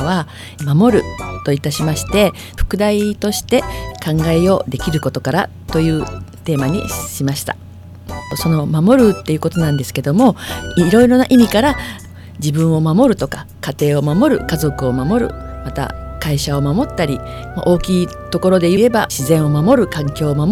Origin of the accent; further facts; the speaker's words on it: Okazaki, Aichi, Japan; 私生まれたのは岡崎市の羽根町なんですけども、この FM 岡崎さんのすぐそばなんですけども、すぐ隣が森永工場があり、毎日キャラメルの甘い香りがし、でまた小学校が羽根小学校だったんですけども